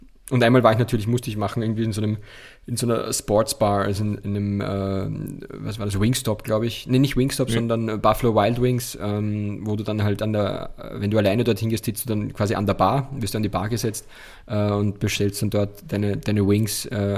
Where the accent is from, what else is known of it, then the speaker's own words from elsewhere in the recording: Austria; bei uns in Österreich